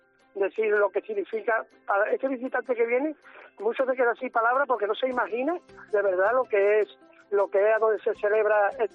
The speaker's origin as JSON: {"language": "Spanish", "town": "Santiponce", "region": "Andalusia", "country": "Spain", "said": "yo la primera vez, y soy de Santiponce, la primera vez me quedé sorprendido"}